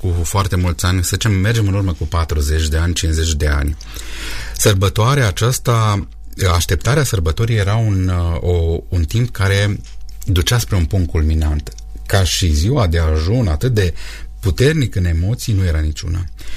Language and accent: Romanian; Bârlibaș, Romania; eu provin din Bârlibaș, Bârlibașul era un sat cu poate 70-80 de case cândva.